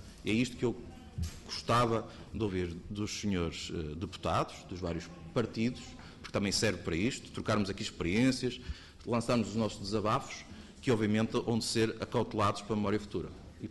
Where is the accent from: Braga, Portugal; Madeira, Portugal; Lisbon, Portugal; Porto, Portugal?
Porto, Portugal; Eu sou de uma região, sou do Distrito do Porto